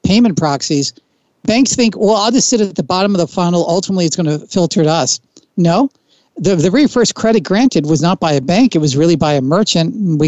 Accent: New Jersey, United States; I grew up in Jersey. I can't do the New York guy, but I got to get the shaved head.

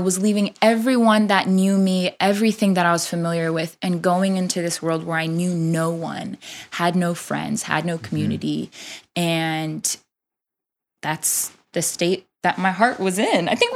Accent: Los Angeles, California, United States; accent: West Coast; I am a Los Angeles Latina

